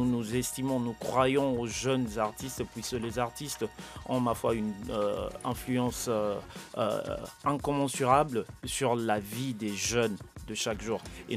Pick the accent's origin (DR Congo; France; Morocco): DR Congo; je viens de la RDC, je vis à la fois entre Kinshasa et Kisangani.